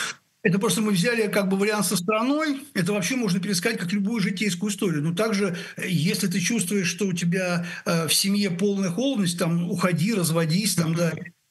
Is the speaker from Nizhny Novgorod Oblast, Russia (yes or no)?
no; Moscow, Russia; Более того, я коренной москвич, там, родился в Москве.